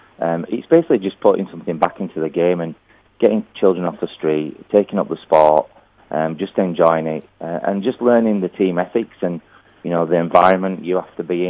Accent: Yorkshire and the Humber, United Kingdom; accent: Yorkshire; If anyone fancies me doing a bit of talking about cricket or listening to my Yorkshire accent on the radio, then yes, of course, I'd love to.

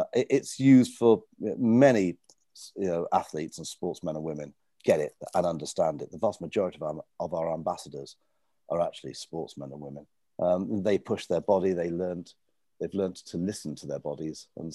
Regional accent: Wales, United Kingdom; I'm Welsh originally. I'm from Pembrokeshire.

